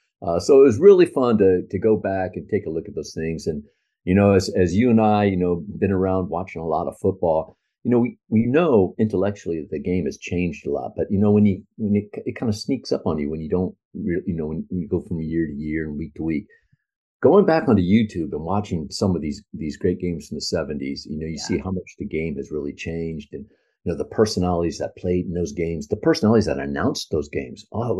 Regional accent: Houston, Texas, United States; So I was born in Houston. And we grew up a lot in Texas when my father went overseas to Vietnam and Korea. And we also were stationed in Fort Hood in Texas. So I grew up quite a bit in Texas.

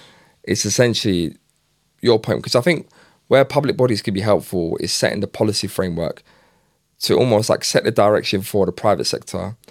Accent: Hackney, London, United Kingdom; I remember when I was growing up in Hackney and the tech and creative industry started to come to Shoreditch.

